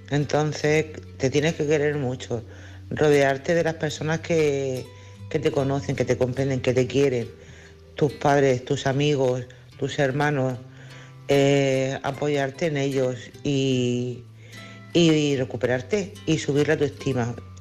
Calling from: Cádiz, Andalusia, Spain; de Cádiz.

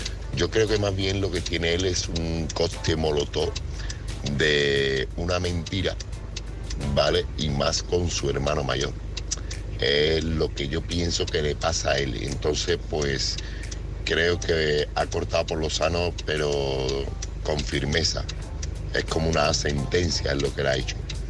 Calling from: Seville, Andalusia, Spain; corresponsal de Sevilla.

